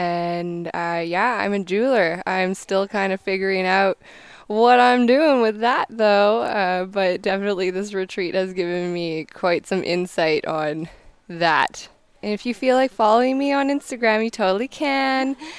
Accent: Vancouver, British Columbia, Canada; I'm from Vancouver, Canada.

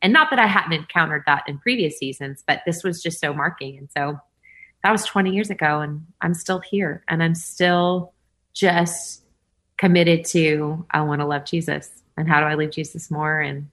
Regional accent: Hopkinsville, Kentucky, United States; now in Nashville, United States; My dad was in ministry when I was a young kid, but then we landed in another town called Hopkinsville, Kentucky for most of my childhood. Then I, through a series of events, moved to Louisiana for a little bit, went to LSU for a couple of semesters, and then landed in Nashville 20 years ago

